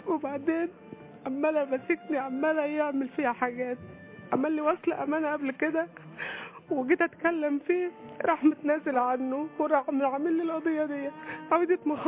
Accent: Sharqia Governorate, Egypt; انا من الشرقيه، قاعدين في الشرقيه بس.

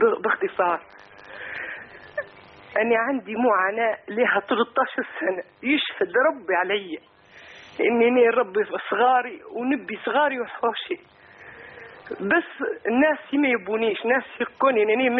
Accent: Libya; من ليبيا.

